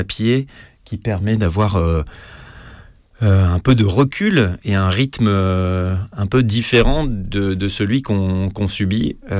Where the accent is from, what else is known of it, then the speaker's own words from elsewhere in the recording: Versailles, Île-de-France, France; Je suis né en Île-de-France, en banlieue, mais pas la banlieue chaude, plutôt la banlieue douce, puisque je suis né à Versailles et j'ai grandi là-bas.